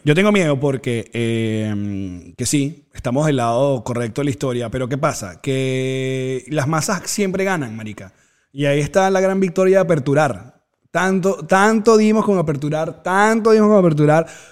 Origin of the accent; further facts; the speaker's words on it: Valencia, Carabobo, Venezuela; No, yo soy de Valencia.